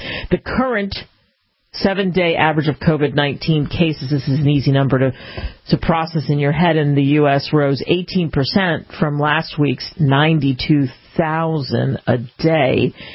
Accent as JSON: {"language": "English", "region": "Pennsylvania", "country": "United States", "tie": "born or raised there", "said": "Of course, I grew up outside of Philadelphia, very, very close to where the Declaration of Independence was conceived"}